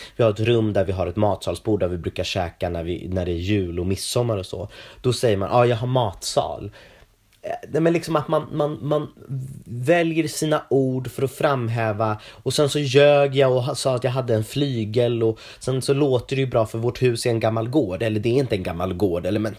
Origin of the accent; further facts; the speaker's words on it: Norrtälje, Stockholm County, Sweden; Ja, jag växte upp i Norrtälje på landet.